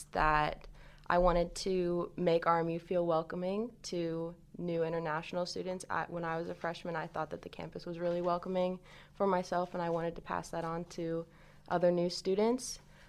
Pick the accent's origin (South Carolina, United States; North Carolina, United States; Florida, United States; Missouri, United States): Missouri, United States; born there; now in Pennsylvania, United States; I was originally born in Missouri, but I live in Pennsylvania now